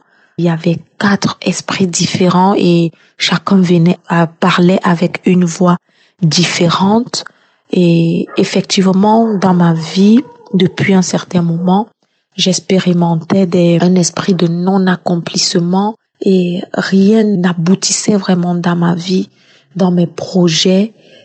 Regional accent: Cameroon; Je suis une Camerounaise et je réside au Cameroun.

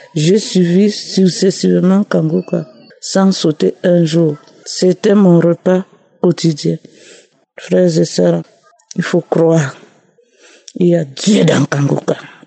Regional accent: Cameroon; Je viens du Cameroun.

